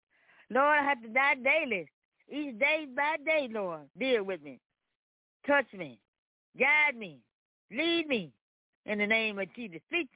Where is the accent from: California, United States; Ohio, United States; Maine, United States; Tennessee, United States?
Tennessee, United States; Memphis; I'm from Memphis, Tennessee.